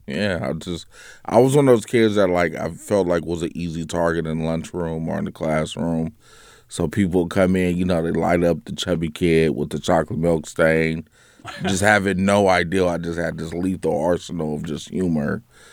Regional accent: Cleveland, United States; now in Sacramento, United States; Sacramento's where I started at. I grew up in Cleveland, but yeah, comedy here in Sacramento

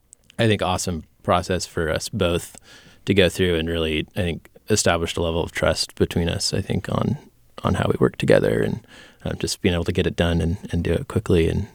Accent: Davis, California, United States; I grew up in Davis, and as a kid, I would watch the marching band there.

